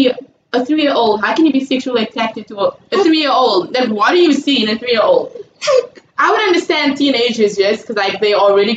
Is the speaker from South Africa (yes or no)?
yes; South Africa; That is something that we are struggling with as a society, as a South African society, child pornography.